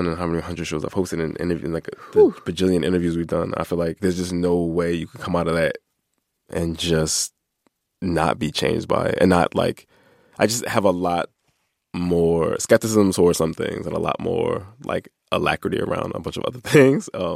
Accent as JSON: {"language": "English", "town": "Philadelphia", "region": "Pennsylvania", "country": "United States", "tie": "born or raised there", "said": "a lot of people I grew up with in Philly were like, oh, congratulations on your new job."}